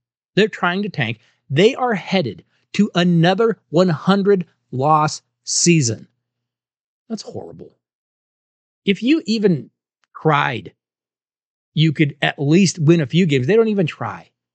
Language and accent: English; Colorado, United States; the complete and utter disaster that is my hometown, Colorado Rockies. You know, growing up in Colorado, I had hoped someday we would get Major League Baseball.